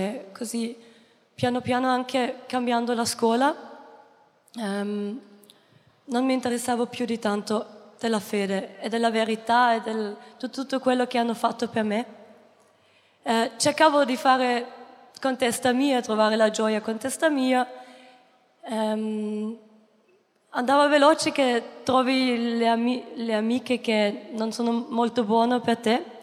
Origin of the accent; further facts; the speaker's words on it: Austria; ho 22 anni, vengo dall'Austria